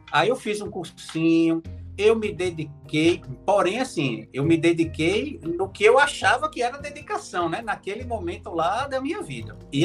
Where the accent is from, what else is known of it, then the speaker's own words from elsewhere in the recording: Recife, Pernambuco, Brazil; Eu sou de Recife